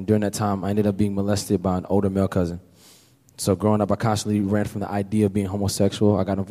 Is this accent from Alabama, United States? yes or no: no; Kentucky, United States; I'm 22 years old. I'm from Kentucky.